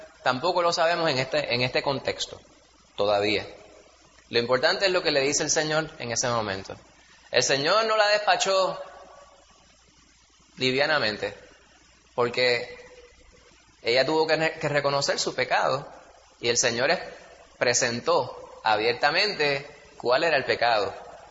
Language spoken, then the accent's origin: Spanish; Bayamón, Puerto Rico; also born or lived in New York; yo me crié en Bayamón y en Manhattan y en el Bronx.